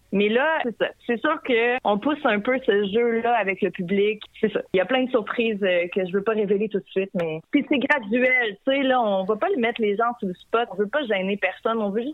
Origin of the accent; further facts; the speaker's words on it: La Pocatière, Quebec, Canada; Dans mon coin, ça, moi, j'ai grandi à la Pocatière.